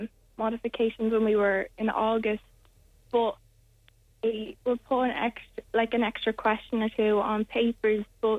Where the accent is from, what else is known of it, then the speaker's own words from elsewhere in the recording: Wexford, Leinster, Ireland; I'm from Wexford, so Waterford's only about an hour away from me